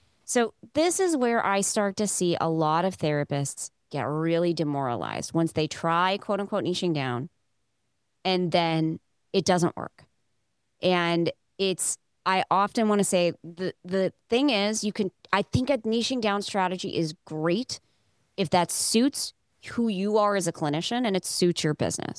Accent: Oregon, United States; I'm from Oregon originally.

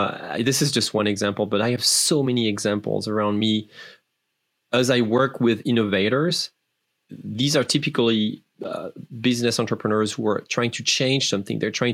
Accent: France; English is a second language; Also, you might hear an accent because I'm French. English is my second language. I really became more fluent in English around 35 years old.

